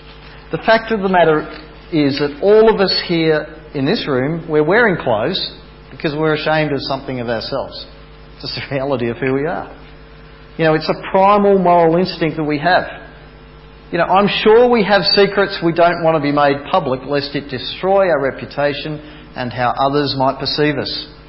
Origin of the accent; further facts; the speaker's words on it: Bendigo, Victoria, Australia; I grew up in Bendigo and not far from Kennington Reservoir